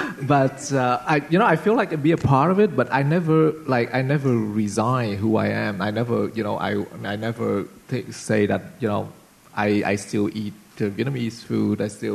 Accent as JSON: {"language": "English", "town": "Montreal", "region": "Quebec", "country": "Canada", "said": "I come from Montreal, and we have a thing between Montreal and Toronto, right?"}